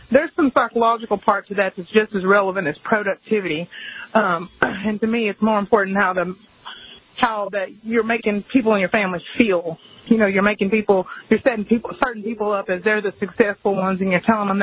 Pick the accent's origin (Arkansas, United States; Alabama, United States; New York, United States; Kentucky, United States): Arkansas, United States; I come from a family, like I said, I'm from Arkansas, and we do work together as a family